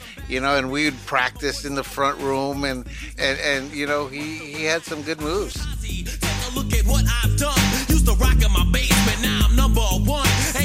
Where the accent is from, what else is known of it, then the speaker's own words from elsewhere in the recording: Highland Park, United States; Me and Eric were 3 years apart. We grew up in Highland Park.